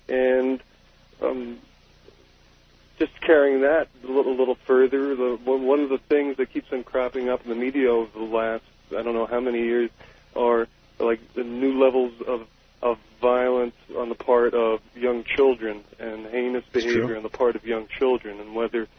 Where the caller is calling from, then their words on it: Ashland, Oregon, United States; in Ashland, Oregon, Art.